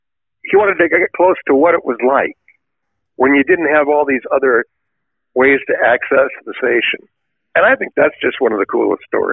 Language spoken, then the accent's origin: English; Ann Arbor, Michigan, United States; you know, I'm from Ann Arbor, Michigan. My father was a professor at the University of Michigan. I went to University of Michigan High School.